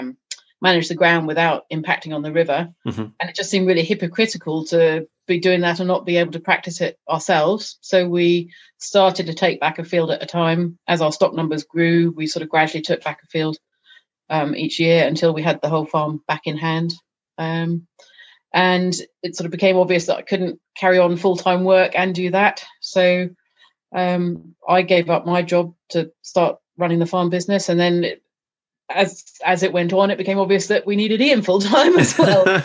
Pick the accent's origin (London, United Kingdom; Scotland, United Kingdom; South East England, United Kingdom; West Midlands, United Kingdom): South East England, United Kingdom; now in Devon, United Kingdom; I grew up in Kent originally, and there were lots of Dens, Smarden or Biddenden, so D-E-N on the end of words as well.